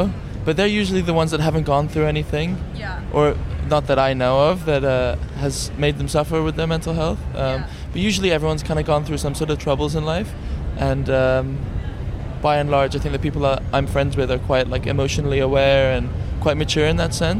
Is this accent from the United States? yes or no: no; Lebanon; now in London, United Kingdom; I'm Lebanese.